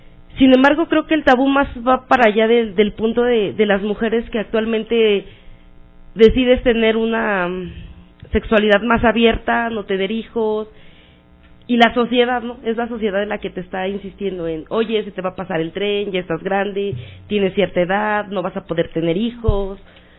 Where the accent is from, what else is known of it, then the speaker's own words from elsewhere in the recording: Tláhuac, Mexico City, Mexico; Yo soy de Tláhuac.